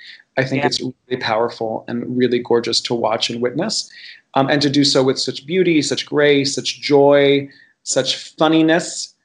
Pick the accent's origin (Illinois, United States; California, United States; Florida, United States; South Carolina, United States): Florida, United States; Miami; as a gay Cuban boy growing up in Miami, Florida, watching things like Flashdance and Break Into Electric Boogaloo and Fast Forward